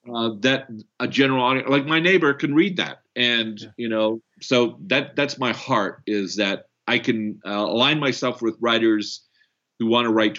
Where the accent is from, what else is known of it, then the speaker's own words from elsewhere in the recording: Canada; also born or lived in Brazil; I'm also Canadian, born in Brazil.